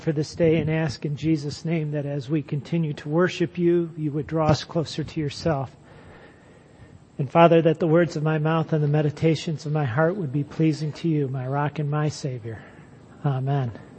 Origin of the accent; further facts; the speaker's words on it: Cleveland, Ohio, United States; also born or lived in Columbus; I was born in Columbus, Ohio, and around 2 years old, my family moved to Cleveland.